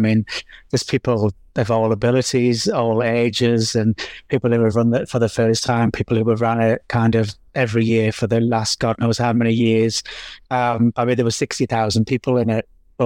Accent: Newcastle, North East England, United Kingdom; you know, I'm from Newcastle.

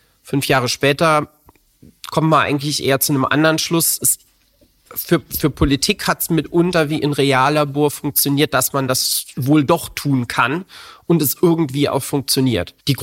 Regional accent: Merzig, Saarland, Germany; Ich bin in Merzig im Saarland groß geworden, am Wochenende durchaus mal nach Frankreich gefahren mit meinem Papa zum Baguette kaufen.

